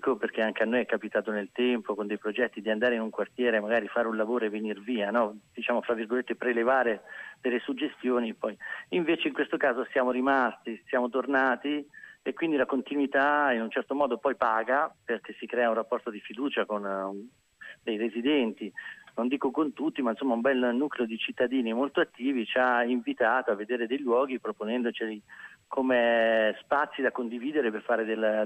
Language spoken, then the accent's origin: Italian; Massa, Tuscany, Italy; noi siamo di Massa Carrara